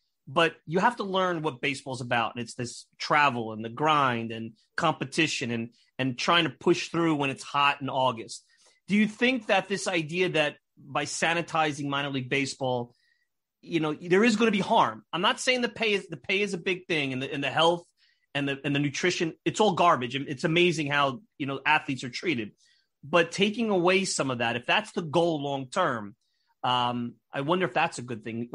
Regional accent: Brooklyn, New York, United States; Like, I grew up in Brooklyn.

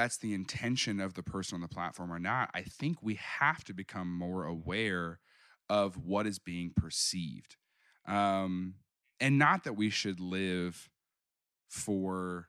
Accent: Springfield, Missouri, United States; now in Kansas City, United States; I live in Missouri. I live in Kansas City. I grew up down in Springfield, which is, you know, Bible Belt.

